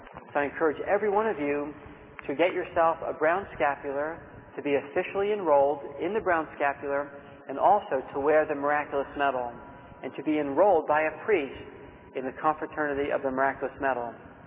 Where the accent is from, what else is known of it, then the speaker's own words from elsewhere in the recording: Norristown, Pennsylvania, United States; since I was a little 10-year-old growing up in Norristown, Pennsylvania.